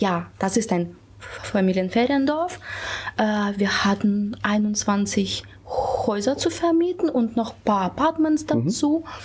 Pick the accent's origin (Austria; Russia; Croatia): Russia; German is a second language; moved away as an adult; now in Germany; Ich bin nur 2,5 Jahre hier in Deutschland, ich komme aus Russland